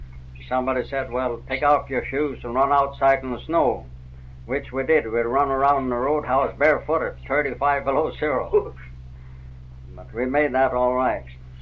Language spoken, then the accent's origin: English; Minnesota, United States; born there; Down in Minnesota.